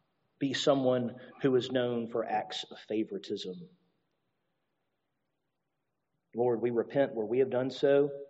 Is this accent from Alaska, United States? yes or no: no; Alabama, United States; I grew up in Alabama, okay?